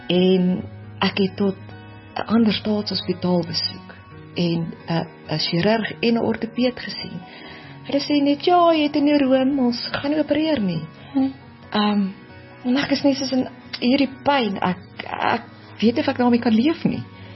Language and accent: Afrikaans; China; now in South Africa; ek kom van China af